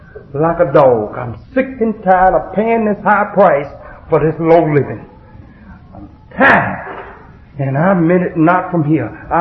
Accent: Atlanta, Georgia, United States; I'm from Atlanta.

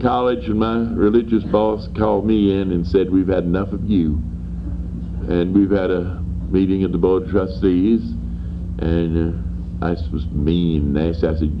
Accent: Birmingham, Alabama, United States; I came from Birmingham, Alabama. The temperature was 65.

